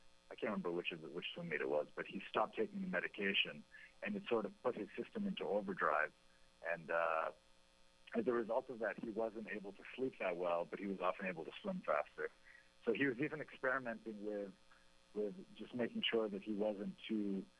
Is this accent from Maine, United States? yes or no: yes; Maine, United States; that was true of my name growing up in Maine, and just having a different name and having parents who came from a different country